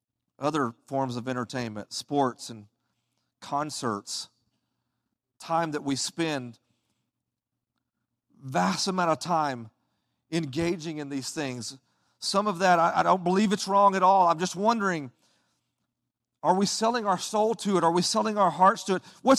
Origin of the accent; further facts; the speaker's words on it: Oklahoma, United States; also born or lived in Texas; but I'm from Texas. I actually grew up in Oklahoma.